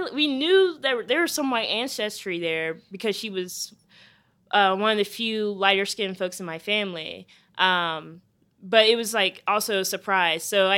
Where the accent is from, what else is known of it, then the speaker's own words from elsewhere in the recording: Charleston, South Carolina, United States; I grew up in Charleston where we still have plantations and stuff up and running.